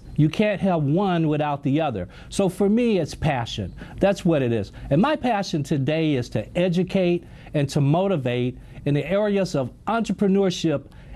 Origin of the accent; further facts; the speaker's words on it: Gaston, Alabama, United States; I grew up in Gaston, Alabama. Now, although my parents were extremely poor, I lived in an entrepreneurial environment.